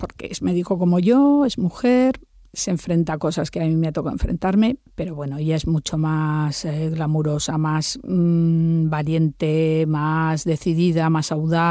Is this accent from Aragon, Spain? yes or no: yes; Alcañiz, Aragon, Spain; Yo siempre saco, también nombro Alcañiz, que es mi ciudad natal, mi querido Alcañiz.